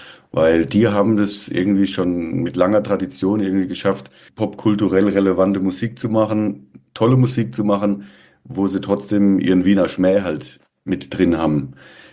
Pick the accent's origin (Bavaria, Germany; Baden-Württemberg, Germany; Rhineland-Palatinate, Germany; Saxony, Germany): Rhineland-Palatinate, Germany; Ludwigshafen; Also das erinnert mich auf jeden Fall komplett an meine Jugend in Ludwigshafen